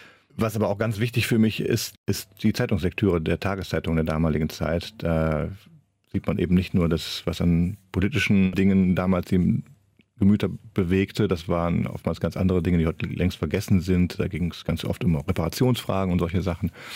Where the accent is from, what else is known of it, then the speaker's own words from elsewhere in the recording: Wipperfürth, North Rhine-Westphalia, Germany; Ich komme aus dem Bergischen, da ist das Rheinische auch verbreitet, aber da gibt es in jedem Dorf schon wieder einen anderen Dialekt und ich komme aus Wipperfürth, da ist es also nah am Sauerland, schon nördlich der Benrather Linie. Also wir sprechen Ick